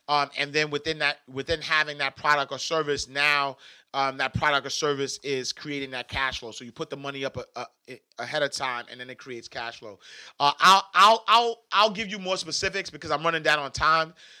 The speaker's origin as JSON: {"language": "English", "town": "Harlem", "region": "New York", "country": "United States", "said": "You know, I'm from Harlem. My wife from Brooklyn."}